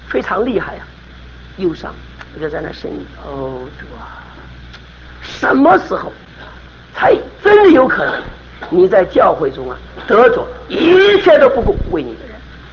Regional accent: China; 我也是个中国人，我知道我们中国人难处。

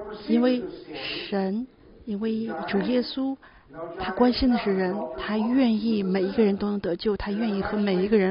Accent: Chicago, Illinois, United States; 当我在芝加哥长大的时候，那个时候我们是有一个从俄罗斯来的一个拉比

